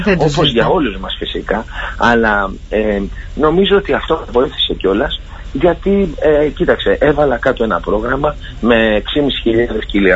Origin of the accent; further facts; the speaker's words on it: Greece; με έκανε να αισθανθώ τόσο υπερήφανο που είμαι Έλληνας.